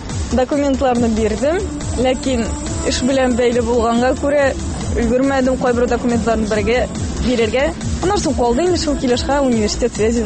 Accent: Saby, Tatarstan, Russia; also born or lived in Mamadysh; кичкенә чактан авылда үстек, Сабада, Мамадышта үстек, әти-әни авылларында.

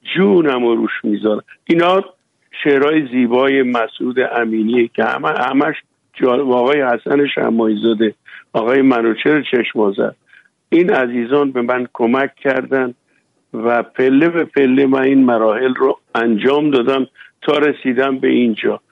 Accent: Iran; moved away; بعدم خیلی محترمانه قانونی از ایران بیرون اومدم.

